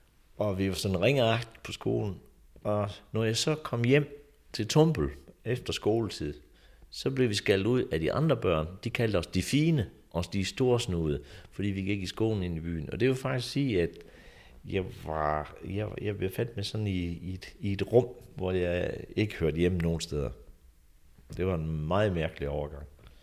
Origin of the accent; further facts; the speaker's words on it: South Jutland, Denmark; accent: South Jutlandic; Jeg snakkede jo sønderjysk som barn.